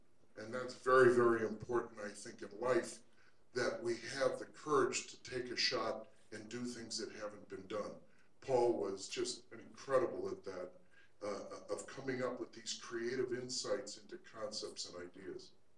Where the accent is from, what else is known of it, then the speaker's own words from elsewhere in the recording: Chicago, Illinois, United States; I get to come back to Chicago, my hometown. I have family and friends here.